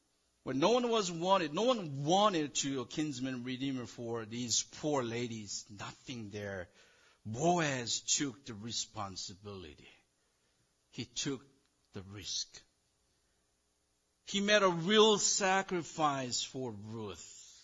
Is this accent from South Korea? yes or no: yes; South Korea; We are all different. You're different. I'm different. I came from South Korea. I'm short.